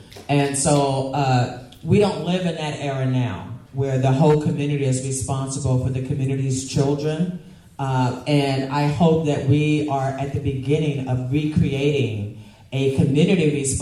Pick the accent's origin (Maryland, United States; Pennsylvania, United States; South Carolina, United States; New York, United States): Maryland, United States; Baltimore; now in Oregon, United States; The biggest significant difference is I grew up in Baltimore, Maryland. So black people were at every level, everywhere. I didn't grow up feeling like I was a minority. And when I moved to Oregon